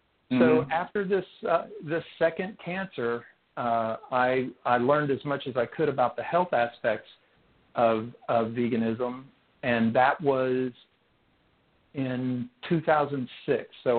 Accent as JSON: {"language": "English", "region": "Texas", "country": "United States", "tie": "born or raised there", "said": "And growing up in Texas, there were actually some opportunities for that. We lived on a patch of land in this little town south of Fort Worth."}